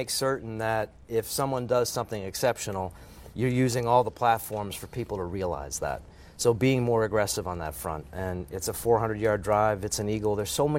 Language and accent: English; Boston, Massachusetts, United States; And I was fortunate that growing up in Boston, those two seasons worked perfectly